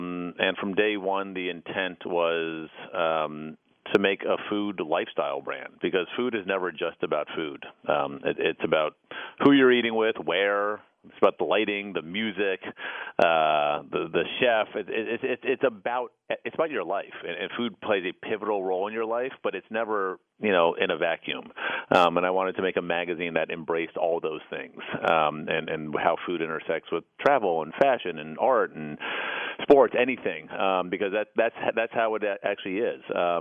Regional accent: Washington, District of Columbia, United States; I grew up in Northwest D.C. on Jennifer Street, just off Connecticut Avenue.

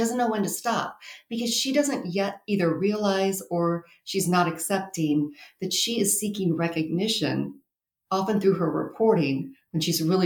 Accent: Midwest, United States; now in Phoenix, United States; I made her from the Midwest because I'm also from the Midwest. I made her feel like a fish out of water because I felt like a major fish out of water when I moved to Phoenix.

